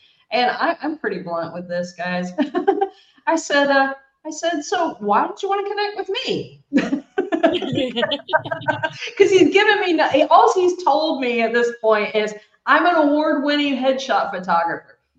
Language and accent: English; United States; now in Portugal; I'm from the States, but I live in sunny Portugal.